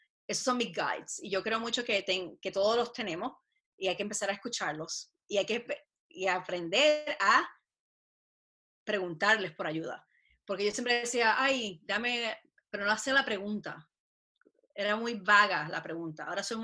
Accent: Puerto Rico; yo me crié en Puerto Rico, estudié en la escuela católica toda mi vida, me crié católica

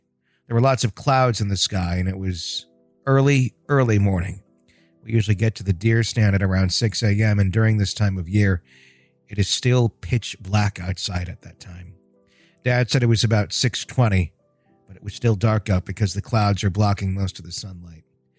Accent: Arkansas, United States; I'm from Arkansas. I was born here, grew up here, and still live in the state. I live in Northwest Arkansas, though I am from the eastern side of the state.

